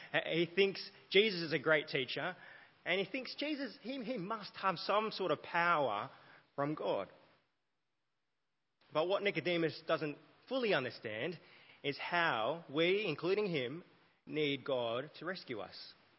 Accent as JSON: {"language": "English", "country": "Australia", "tie": "born or raised there", "said": "When I was young, growing up in Australia, I wanted my mum to buy me new clothes."}